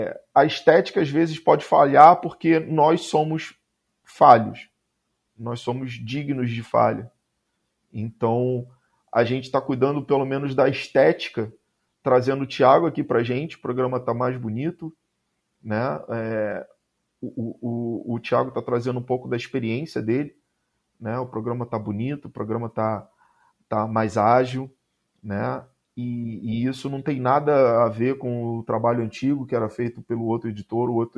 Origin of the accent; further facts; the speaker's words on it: Rio de Janeiro, Brazil; E eu sou carioca, eu falo palavrão, né? Tá no sangue. A gente nasceu no Rio